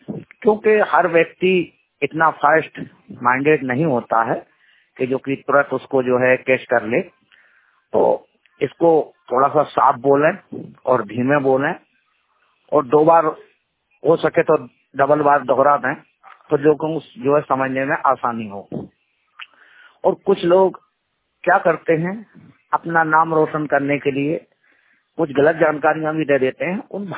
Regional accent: Itarsi, Madhya Pradesh, India; नगर इटारसी, जिला नर्मदापुरम, मध्य प्रदेश का निवासी हूँ, पूर्ण रूप से दृष्टि वाले दिव्यांग।

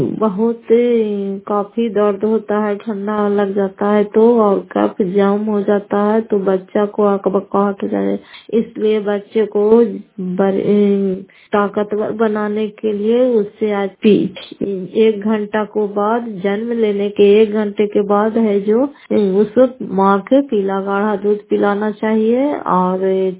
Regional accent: Fatehpur, Bihar, India; घर फतेहपुर, पंचायत मकरौता, जिला नालंदा और कराय पसराय प्रखंड की निवासी हूँ।

